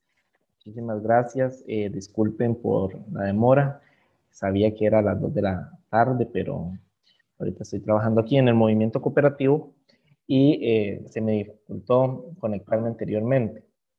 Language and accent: Spanish; San Carlos, Alajuela, Costa Rica; Las manifestaciones comenzaron en la zona norte del país, en la zona de San Carlos, de donde yo soy